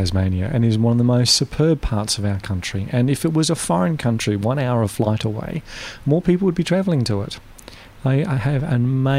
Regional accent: Nigeria; also born or lived in Middle East; I grew up in the Middle East, and I grew up in Nigeria and West Africa.

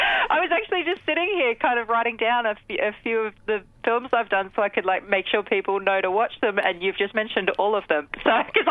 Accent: Australia; accent: Australian; I actually made a goal of like hanging out with more Aussies so I wouldn't lose my accent.

